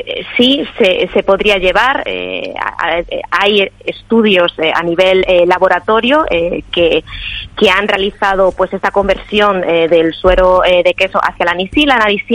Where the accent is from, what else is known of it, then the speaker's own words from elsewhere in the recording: Galicia, Spain; Bueno, actualmente estoy en el extranjero. Mi idea es volver a España, concretamente volver a Galicia, que bueno, tengo bastante morriña de volver a mi tierra.